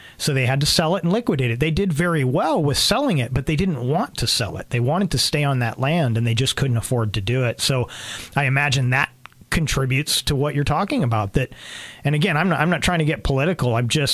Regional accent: California, United States; When I grew up in California, I was kind of a suburban kid, but my dad's business, we dealt a lot with dairies.

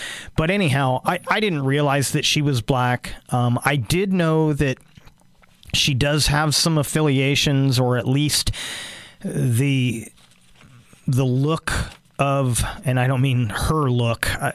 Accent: San Francisco Bay Area, California, United States; I watch them because they're good basketball players, and I grew up in the Bay Area, and that's my team.

